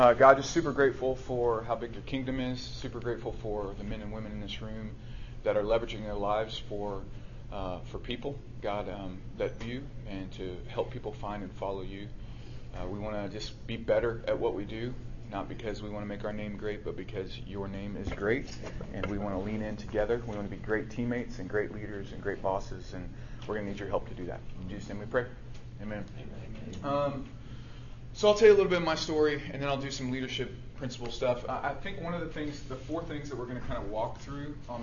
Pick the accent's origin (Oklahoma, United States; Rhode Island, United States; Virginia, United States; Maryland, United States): Oklahoma, United States; Owosso; But I grew up in Owosso, Oklahoma, the thriving mecca of Owosso, Oklahoma, suburb of Tulsa.